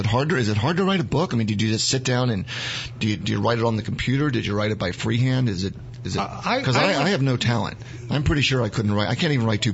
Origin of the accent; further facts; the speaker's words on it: Maple Glen, Pennsylvania, United States; Bellin Campus I grew up on.